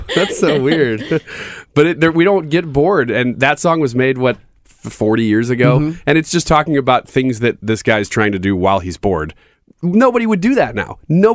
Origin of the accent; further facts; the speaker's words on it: St. Louis, Missouri, United States; hey, I'm from St. Louis, and I'm on MySpace, too.